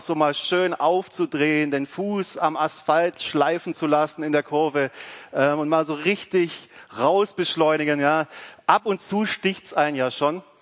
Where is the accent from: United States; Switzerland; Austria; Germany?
Austria; Rohrau, Lower Austria; ich komme aus Rohrau mit dem Hans gemeinsam in der Gemeinde.